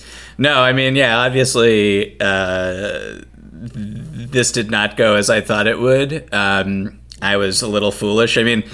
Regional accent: Boston, Massachusetts, United States; And, you know, I'm from Boston, right outside of Boston, grew up with this.

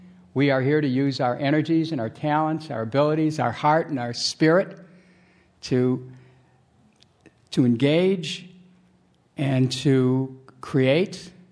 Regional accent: Cleveland, Ohio, United States; I want to go back to those forces that shaped me growing up in Cleveland

